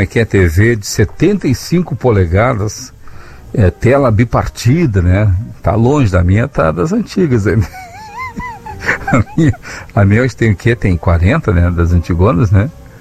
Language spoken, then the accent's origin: Portuguese; Bagé, Rio Grande do Sul, Brazil; Sou de Bagé. Bagé é frio, hein?